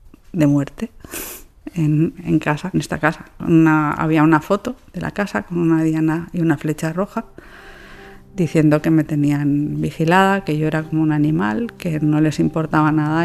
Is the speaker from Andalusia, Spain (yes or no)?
no; Barcelona, Catalonia, Spain; born there; nací en Barcelona, desde muy pequeñita tuve vocación de arquitecto